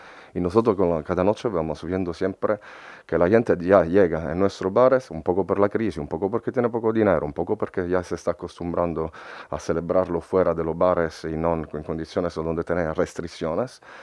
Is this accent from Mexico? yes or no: no; Italy; Spanish is a second language; Yo creo que en Italia, por ejemplo, ¿sabes?, soy italiano